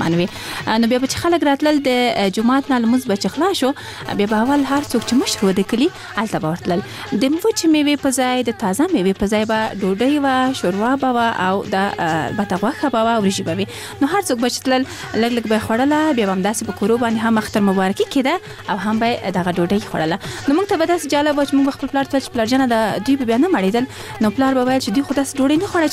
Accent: Kabul, Afghanistan; اگر چې زه په زابل ولایت کې زیږېدلې هم نه یم زه په کابل کې زیږېدلې یم او دلته رالویه شوې یم

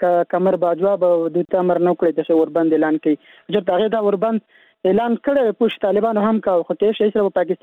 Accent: Helmand, Afghanistan; د هلمند ولایت نه، فلان دلته مونږ په هلمند کې یو.

